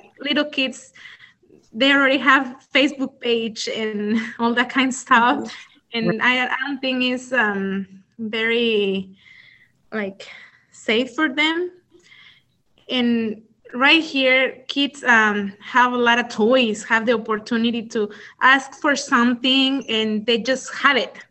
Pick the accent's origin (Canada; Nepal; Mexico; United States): Mexico; Zacatecas; English is a second language; I'm from Zacatecas, Mexico, but when I was there, I was living in a countryside